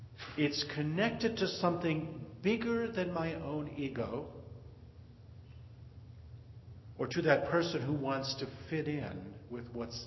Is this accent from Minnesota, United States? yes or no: no; Detroit, Michigan, United States; I've always loved to polka wildly at the Polish weddings and Italian weddings up in Detroit, my hometown.